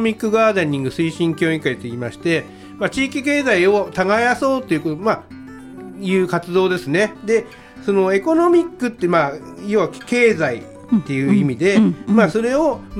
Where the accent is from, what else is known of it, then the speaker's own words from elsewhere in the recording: Sanmu, Chiba, Japan; 自分それこそ三武市でね、うん、生まれ育ってますんで